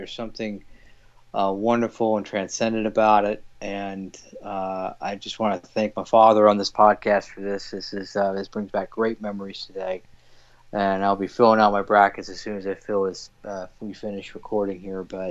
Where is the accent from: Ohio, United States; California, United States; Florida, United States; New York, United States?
Florida, United States; West Palm Beach; Going back to my hometown of West Palm Beach here in a couple of days.